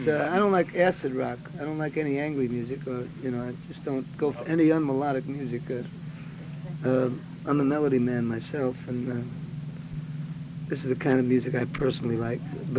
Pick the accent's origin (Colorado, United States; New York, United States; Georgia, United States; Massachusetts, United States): New York, United States; New York City; From New York City.